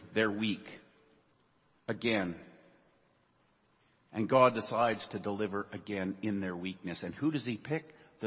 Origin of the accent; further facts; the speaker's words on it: Prince George, British Columbia, Canada; Forgive me, I'm from Prince George.